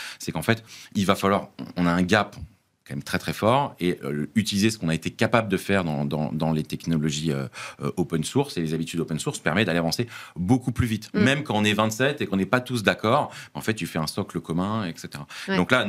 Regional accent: France; J'ai pas besoin d'aller dire que je suis français.

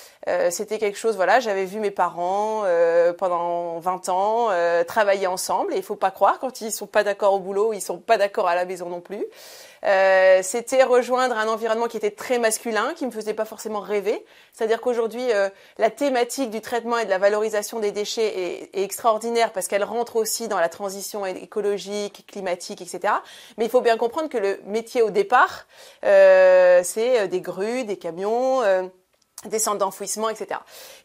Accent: Hazebrouck, Hauts-de-France, France; Je viens de Hazebrouck, qui est une petite ville de Flandre, entre Lille et Dunkerque.

